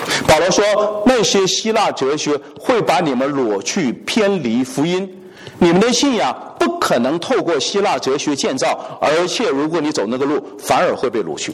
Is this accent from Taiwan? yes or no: no; China; 我们中国人讲到什么？中国人在这个点上，在活的方面，中国人挺厉害的。